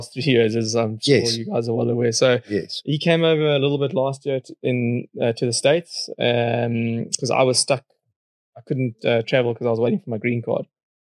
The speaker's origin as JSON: {"language": "English", "country": "South Africa", "said": "as a South African, the weather in London is just a nightmare"}